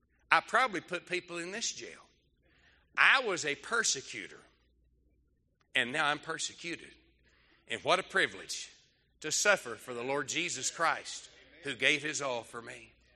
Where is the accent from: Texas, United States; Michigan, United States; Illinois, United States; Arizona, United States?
Texas, United States; Dumas; also born or lived in Wellington, United States; I was born in Wellington, Texas, but grew up in Dumas, Texas.